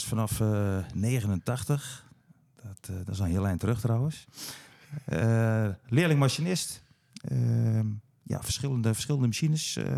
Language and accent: Dutch; Gelderland, Netherlands; Ik ben een Achterhoeker.